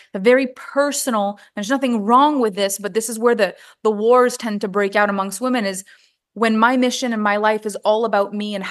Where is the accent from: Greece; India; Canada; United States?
Canada; first language French; English is a second language; I'm French Canadian, but the impact of my work is actually bigger in the English market. I had to change my language. Like I went to school in French, my first language is French